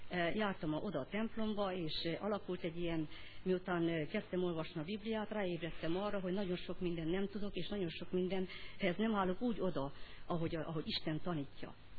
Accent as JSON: {"language": "Hungarian", "region": "Sălaj", "country": "Romania", "said": "elmentünk haza, Szilágy megyei vagyok, és elmentünk haza Szilágy megyeibe"}